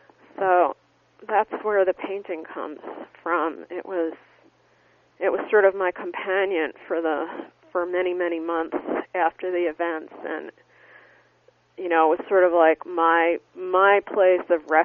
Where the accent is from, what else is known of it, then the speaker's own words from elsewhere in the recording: New York City, New York, United States; I'm from New York City originally, and for me, the attack on the Trade Center was was an attack on all of New York City and my hometown